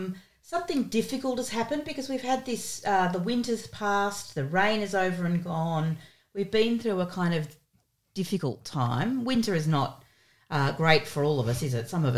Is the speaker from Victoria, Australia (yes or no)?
yes; Melbourne, Victoria, Australia; So I'm a Melbourne girl. I grew up on Wurundjeri country here in Naam.